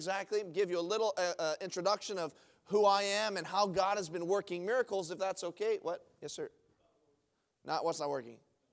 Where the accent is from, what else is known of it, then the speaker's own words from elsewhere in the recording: Hawaii, United States; I am born and raised originally in the state of Hawaii. I was born and raised in Hawaii.